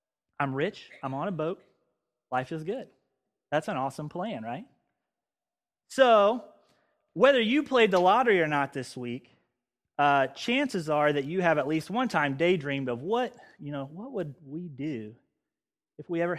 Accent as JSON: {"language": "English", "region": "Missouri", "country": "United States", "tie": "born there", "said": "I was born in Missouri. I don't know how that got messed up, but I'm made for the beach."}